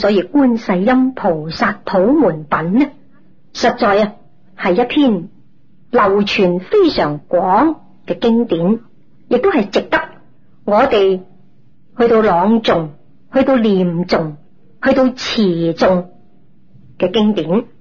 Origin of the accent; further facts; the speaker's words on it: China; 已经普遍深刻在我们中国人